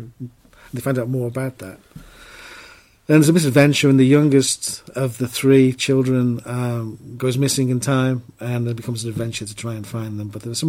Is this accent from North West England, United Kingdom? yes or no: yes; Liverpool, North West England, United Kingdom; now in Kent, United Kingdom; I'm 62. I was born in the 50s. And so I grew up in Liverpool in the 60s, 70s, early 80s. And it was a very deprived city then, at that time.